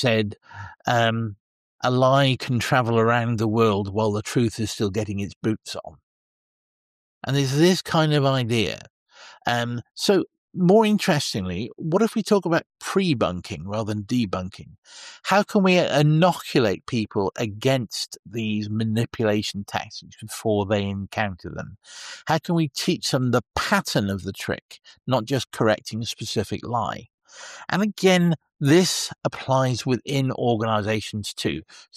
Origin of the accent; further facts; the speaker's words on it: Portugal; You mentioned that I'm from Portugal.